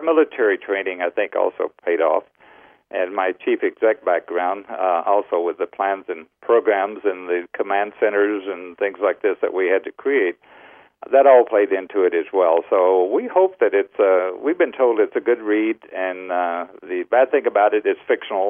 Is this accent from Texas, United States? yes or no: yes; Texas, United States; I think every Texan, including myself, when one is growing up in Texas